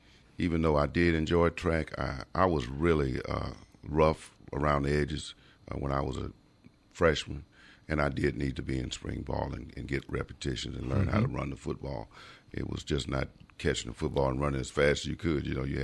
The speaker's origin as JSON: {"language": "English", "town": "Galveston", "region": "Texas", "country": "United States", "tie": "born or raised there", "said": "The Astros, I was brought up in Galveston, loved to watch the Astros."}